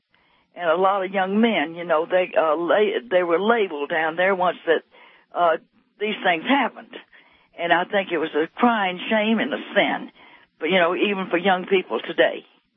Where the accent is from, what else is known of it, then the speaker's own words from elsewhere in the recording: South Carolina, United States; I'm originated from South Carolina.